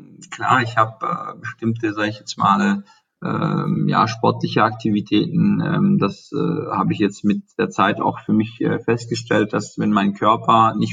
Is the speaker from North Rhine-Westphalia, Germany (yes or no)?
no; Baden-Württemberg, Germany; ich komme ja aus dem Schwabenland, was ja eben in dem Automobilbereich auch stark ist